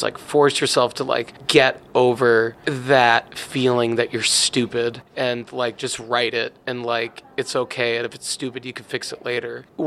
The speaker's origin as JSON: {"language": "English", "region": "New York", "country": "United States", "tie": "born or raised there", "said": "growing up in Long Island was awesome"}